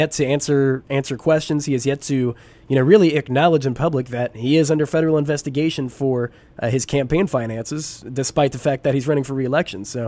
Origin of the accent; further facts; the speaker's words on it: Texas, United States; You know, I came from Texas, and, you know, folks down there are very free-spirited.